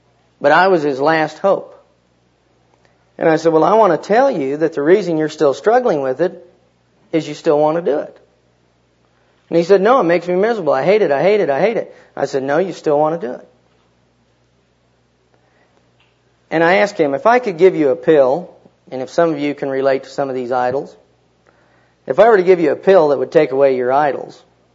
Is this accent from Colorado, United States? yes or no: no; Kansas, United States; I'm from Kansas